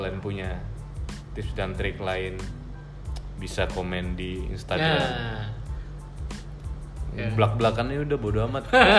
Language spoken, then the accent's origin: Indonesian; Pekanbaru, Riau, Indonesia; aku asli Riau, aku asli Pekanbaru, aku tahu keluarga aku di sana.